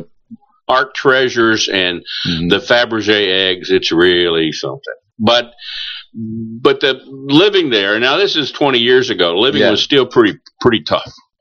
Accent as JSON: {"language": "English", "region": "Indiana", "country": "United States", "tie": "born or raised there", "also_born_or_lived": "Michigan / New York / California", "moved": "as an adult", "said": "18 years in Indiana, then Michigan, New York, California."}